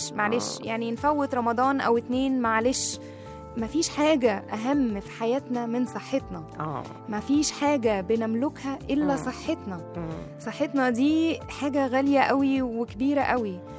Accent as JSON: {"language": "Arabic", "country": "Egypt", "said": "يعني مش عندنا في مصر بس, ولا في العالم كله"}